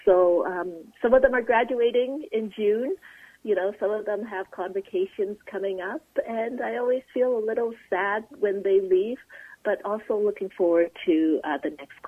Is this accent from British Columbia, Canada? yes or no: no; Calgary, Alberta, Canada; I grew up in Calgary, Alberta, and I did my undergraduate in Regina, Saskatchewan.